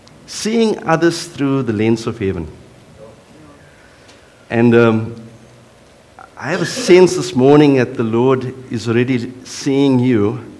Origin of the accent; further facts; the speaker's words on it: Cape Town, Western Cape, South Africa; I'm a Cape Colored. I didn't know if you know that. I grew up on the Cape Flats.